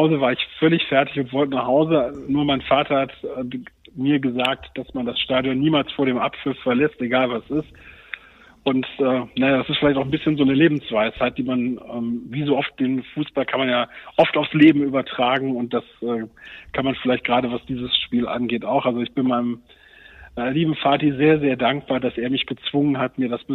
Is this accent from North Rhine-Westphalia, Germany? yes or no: yes; Uerdingen, North Rhine-Westphalia, Germany; also born or lived in Krefeld; Also ich bin ja zwar in Krefeld geboren, aber direkt nach der Geburt in Uerdingen aufgewachsen im Nordbezirk und war auf der Heinrichsschule in der Grundschule.